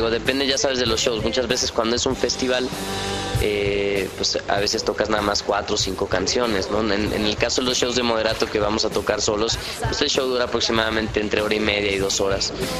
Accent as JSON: {"language": "Spanish", "country": "Mexico", "said": "hemos estado haciendo una gira por la República Mexicana con nuestro nuevo disco que se llama …, el cual esta gira arrancó en Monterrey, en nuestro país, en México."}